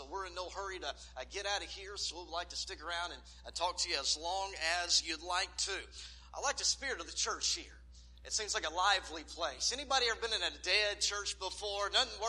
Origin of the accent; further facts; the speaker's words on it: Texas, United States; now in Rogers, United States; Well, we currently live in Rogers, Arkansas. We're center of the Gospelite Baptist Church. I was raised here in Texas.